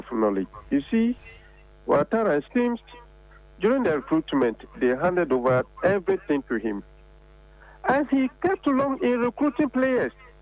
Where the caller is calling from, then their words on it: Lagos, Nigeria; I'm calling from East Lagos.